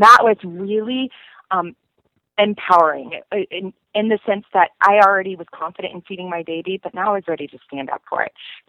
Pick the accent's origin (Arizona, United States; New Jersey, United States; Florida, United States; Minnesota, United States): Florida, United States; He grew up in France, and I grew up in South Florida. And so we came from a very different perspective on everything.